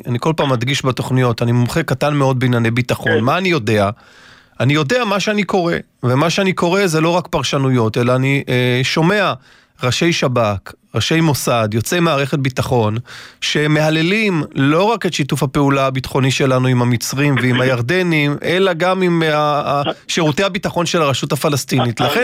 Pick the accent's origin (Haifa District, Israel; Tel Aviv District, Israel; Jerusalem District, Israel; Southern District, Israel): Haifa District, Israel; Haifa; אז אני אומר לך, אני באתי מחיפה. ואני גדלתי, רגע, ואני גדלתי בחיפה.